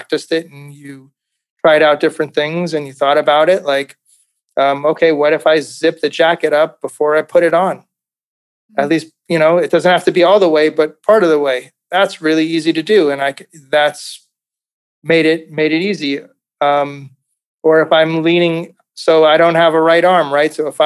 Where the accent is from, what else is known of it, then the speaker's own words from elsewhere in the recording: California, United States; I grew up in California, so I didn't have to use a jacket all that often.